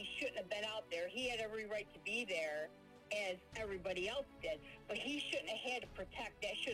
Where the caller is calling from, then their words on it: Florida, United States; from Florida.